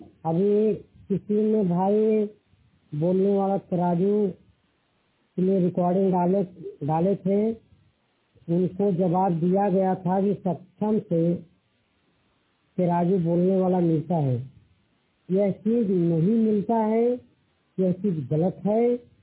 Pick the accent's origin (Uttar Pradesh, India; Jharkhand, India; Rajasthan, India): Uttar Pradesh, India; Varanasi; जिला वाराणसी उत्तर प्रदेश का रहने वाला हूँ।